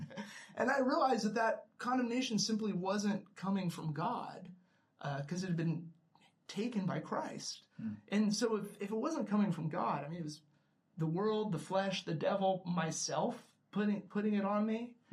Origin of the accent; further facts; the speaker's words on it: Daytona Beach, Florida, United States; I used to drive back and forth between my hometown of Daytona Beach and Gainesville, Florida, where UF is, every weekend.